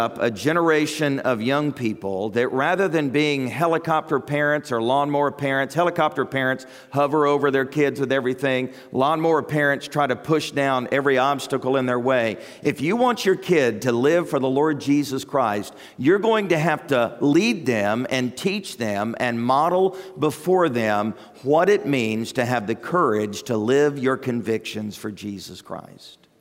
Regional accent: Fort Benning, Georgia, United States; born there; also born or lived in Huntsville, Alabama; I was born in Georgia. I was born at Fort Benning at Martin Army Hospital. And though I was born in the South to Southerners, you know my story. I was moved all over the country as a military brat.

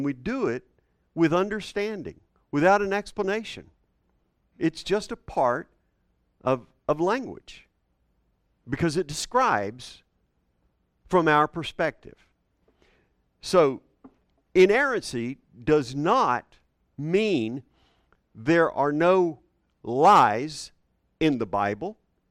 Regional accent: Houston, Texas, United States; Flatter than a flitter. I grew up in Houston. In Houston. And, I mean, there wasn't a hill in sight.

